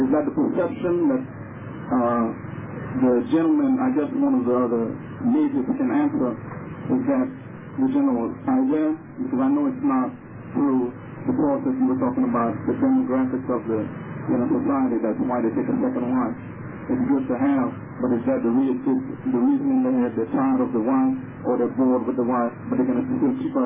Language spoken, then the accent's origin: English; Roseville, Dominica; I'm from Roseville, Dominica.